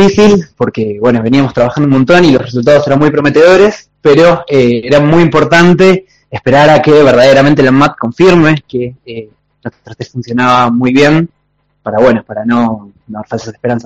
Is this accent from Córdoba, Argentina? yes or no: no; Buenos Aires, Argentina; Sí, soy de Buenos Aires.